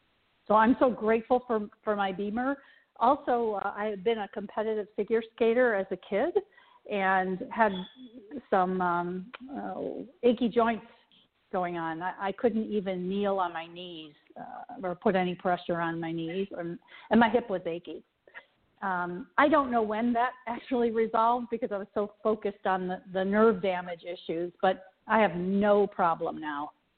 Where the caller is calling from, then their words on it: Charlotte, North Carolina, United States; from Charlotte.